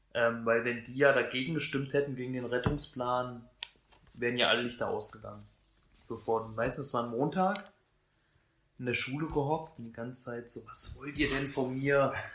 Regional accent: Hesse, Germany; wir kommen ja aus Nordhessen

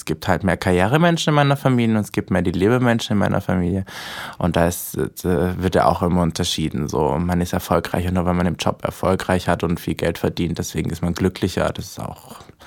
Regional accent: Austria; now in Berlin, Germany; ich komme ja eigentlich aus Österreich

